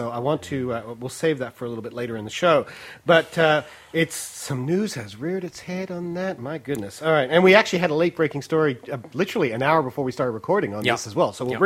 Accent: Melbourne, Victoria, Australia; I grew up in Melbourne

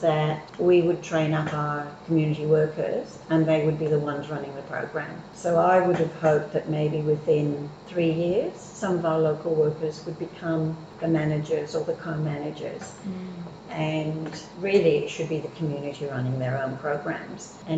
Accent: Singapore; I had an interesting childhood in that I was brought up in Singapore

